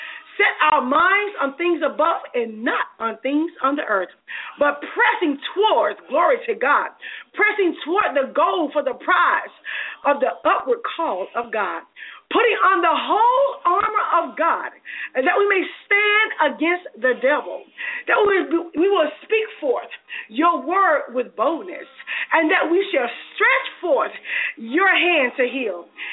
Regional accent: Alabama, United States; Alabama, my home state, thank you very much.

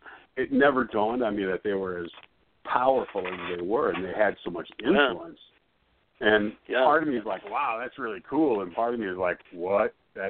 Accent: Milwaukee, Wisconsin, United States; I grew up in Milwaukee in the 70s and 80s, and I didn't know a lot of this stuff was going on around me.

